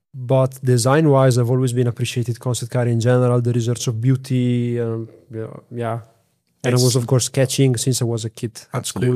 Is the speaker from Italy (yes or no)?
yes; Lugo di Romagna, Emilia-Romagna, Italy; English is a second language; I come from Emilia-Romagna, so it's the Italian region. I come specifically from the province of Ravenna. From a very small city, but is actually still, connected to the car industry. Because actually, my hometown is called Lugo di Romagna